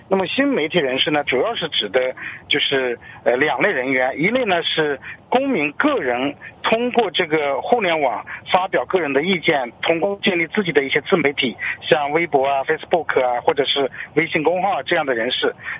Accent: China; 我也是作为一个中国人，我也愿意乐见其成。

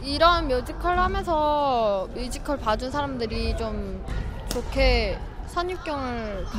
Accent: China; born there; 중국에서 태어났어요. 엄마가 북한.

